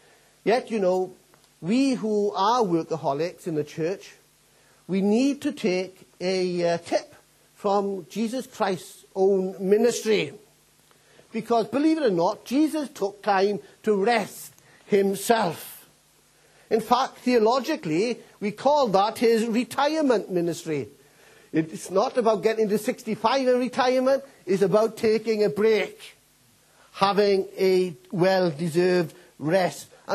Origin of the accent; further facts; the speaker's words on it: Wales, United Kingdom; first language Welsh; English is a second language; I was a part of the first Welsh school in the Garw Valley, the second in South Wales. Welsh was my first language, and so forth.